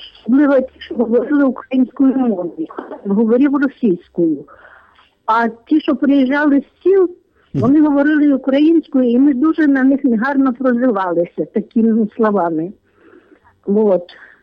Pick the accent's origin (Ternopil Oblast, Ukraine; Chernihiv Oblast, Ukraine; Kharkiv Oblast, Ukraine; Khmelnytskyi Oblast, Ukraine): Kharkiv Oblast, Ukraine; Kharkiv; now in Khmilnyk, Ukraine; Я теж родилася і виросла в Харкові.